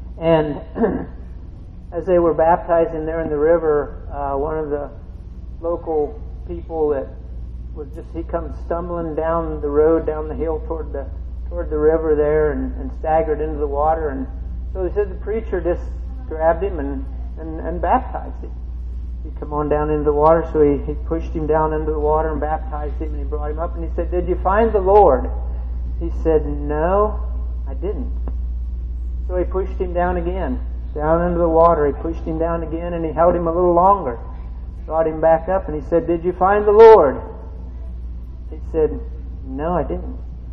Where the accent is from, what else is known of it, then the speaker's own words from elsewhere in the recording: Carlisle, Pennsylvania, United States; born there; and my mom's side from Pennsylvania. I was born in Carlisle, Pennsylvania, and I've got one uncle and one aunt left.